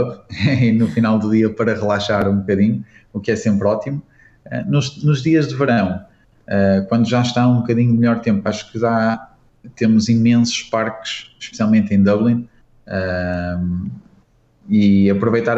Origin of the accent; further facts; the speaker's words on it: Portugal; moved away; acabamos por ter essa sorte também como portugueses, que é importante quando estamos fora.